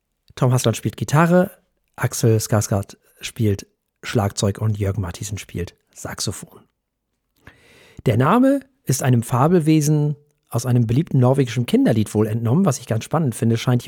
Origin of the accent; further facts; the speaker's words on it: Flensburg, Schleswig-Holstein, Germany; Interessanterweise haben wir früher immer in den 80er, 90er Jahren, gab es bei uns in Flensburg immer ganz viele Krokofanten und Elidile.